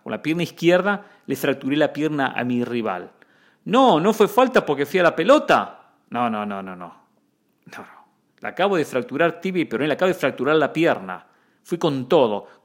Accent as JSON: {"language": "Spanish", "country": "Argentina", "said": "Como argentino, preocupación cuando escucho"}